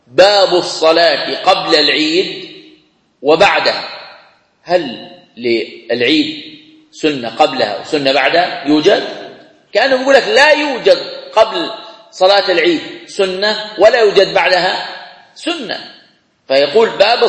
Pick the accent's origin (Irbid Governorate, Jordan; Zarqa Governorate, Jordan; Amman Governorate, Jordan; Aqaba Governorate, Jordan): Zarqa Governorate, Jordan; Zarqa; أنا عندنا في الزرقاء أول واحد بيصلي الجمعة هو الذي تصح جمعته